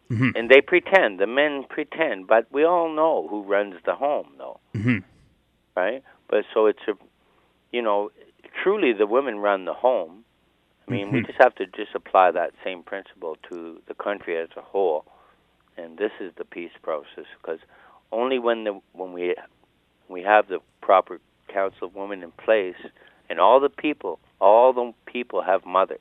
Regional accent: Toronto, Ontario, Canada; I grew up in Toronto on the banks of the Humber

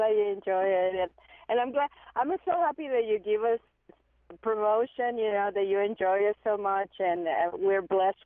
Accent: San Juan, Puerto Rico; moved away as an adult; I am original from San Juan, Puerto Rico. I'm a Taíno native

